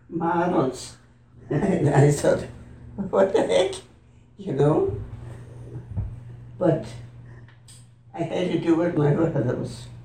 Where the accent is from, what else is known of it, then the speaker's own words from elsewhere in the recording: Hamburg, Germany; moved away as an adult; now in United States; Hamburg, Germany.